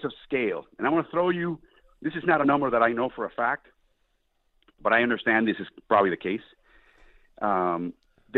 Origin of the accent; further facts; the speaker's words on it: Puerto Rico; I grew up in Puerto Rico.